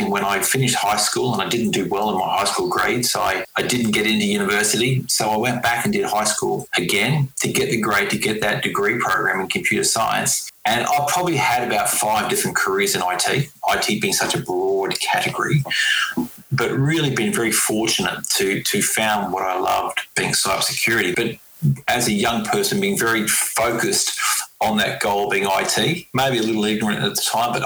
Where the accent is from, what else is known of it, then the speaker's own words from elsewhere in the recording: Brisbane, Queensland, Australia; I grew up in Brisbane. Yeah, I grew up in Brisbane, Colin, and went to high school here and even went to university here